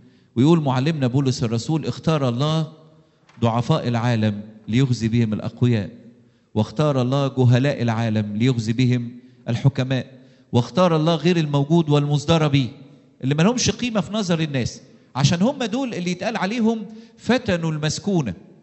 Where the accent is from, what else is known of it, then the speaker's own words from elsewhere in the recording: Egypt; رغم الضغوط اللي عندنا في مصر وانتم عارفين وجايين من مصر وفاهمين